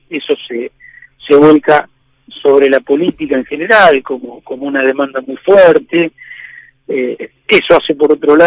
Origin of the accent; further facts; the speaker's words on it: Rosario, Santa Fe, Argentina; todo lo que es en Rosario me gusta, me entusiasma, lo siento natural. En mi casa, es donde yo nací, donde estudié, donde trabajo